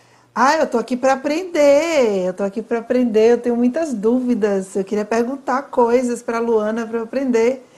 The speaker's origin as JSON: {"language": "Portuguese", "region": "Bahia", "country": "Brazil", "said": "Você começou citando que eu sou baiana"}